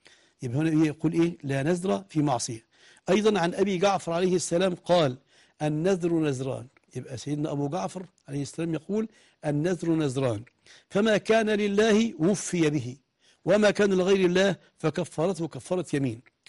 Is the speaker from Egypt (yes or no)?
yes; Egypt; فطبعا لما أصبح ما عندناش مساحة لهذا الأمر اللي عندنا في مصر بصفة عامة،